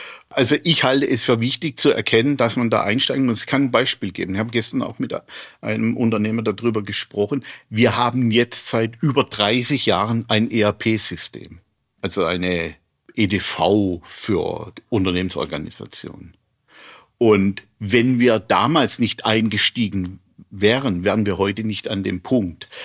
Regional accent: Baden-Württemberg, Germany; Als Badener, und wir haben ja mal eine Revolution gemacht, und als Jahrgang 68 bin ich ja prädestiniert für Revolution.

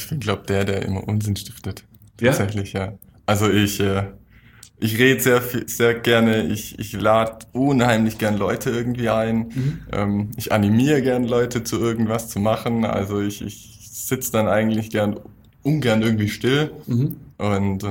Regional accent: Baden-Württemberg, Germany; Nee, ich bin in Wald im Schönbruch aufgewachsen.

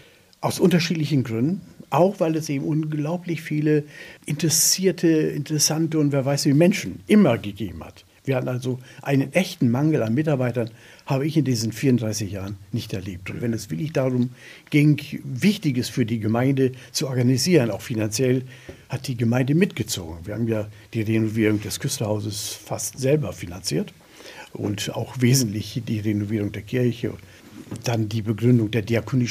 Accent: Lower Saxony, Germany; Also ich komme ja aus Ostfriesland, aus einem elterlichen Betrieb.

